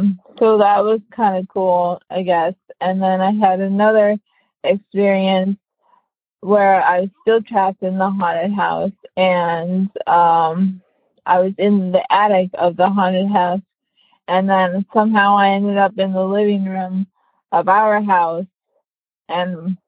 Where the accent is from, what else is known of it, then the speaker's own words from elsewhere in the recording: Chicago, Illinois, United States; I'm 27. I'm from Chicago.